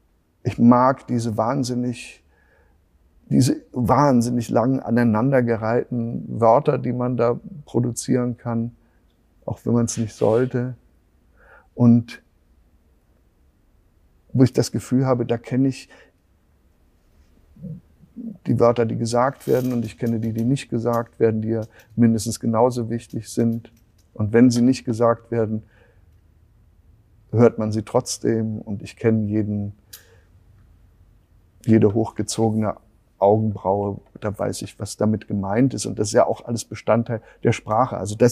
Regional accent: Rhineland, Germany; Ich bin ja im Rheinland aufgewachsen und im Moment arbeite ich in Köln wieder für mehrere Monate.

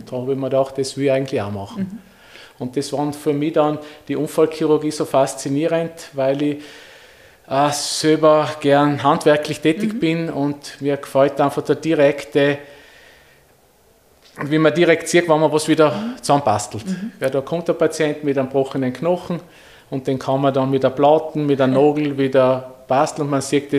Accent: Sterzing, Trentino-Alto Adige, Italy; also born or lived in Innsbruck; now in Upper Austria, Austria; aber ich bin aus Sterzing, das heißt, das ist direkt an der Grenze zum Brenner und ich habe in Innsbruck studiert.

